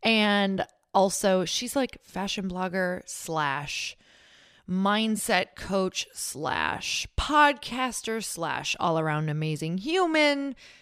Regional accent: Midwest, United States; I'm from the Midwest and it was not hard to be on time there

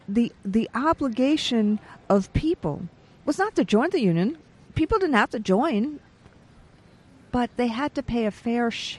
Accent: New York, United States; a state like my home state of New York

